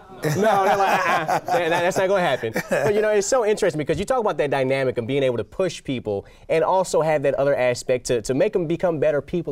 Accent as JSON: {"language": "English", "town": "Detroit", "region": "Michigan", "country": "United States", "tie": "born or raised there", "said": "I grew up in Detroit. You know, not the best of areas."}